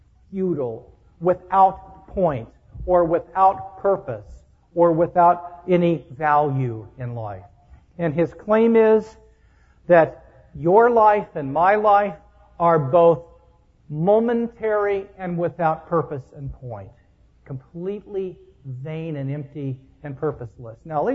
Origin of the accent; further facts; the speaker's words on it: Kansas City, Missouri, United States; I was born and raised outside of Kansas City, Missouri